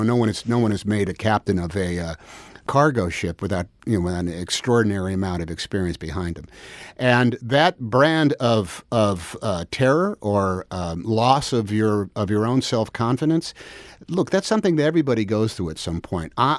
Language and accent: English; Alameda, California, United States; when I was a kid, I grew up in Alameda, California. I spent a lot of years there